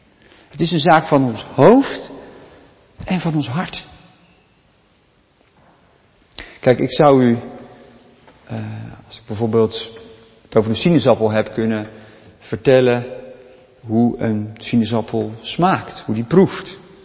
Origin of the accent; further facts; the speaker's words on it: Katwijk, South Holland, Netherlands; Ik herken dat wel, ik kom uit Katwijk.